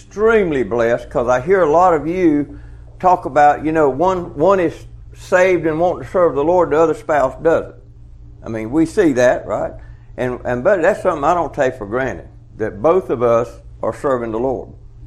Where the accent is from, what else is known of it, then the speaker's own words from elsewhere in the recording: Georgia, United States; I'm from South Georgia, you could tell pretty quick.